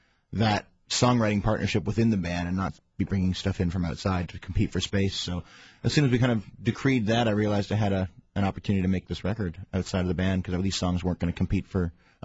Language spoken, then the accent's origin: English; Canada; I'm from Canada.